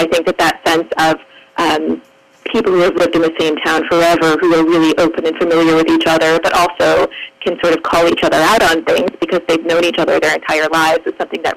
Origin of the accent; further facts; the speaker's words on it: New England, United States; a lot of people that I grew up with in New England were just a lot, I don't know if it's something to do with the climate, with it being very cold, but there was this sort of flinty hardness.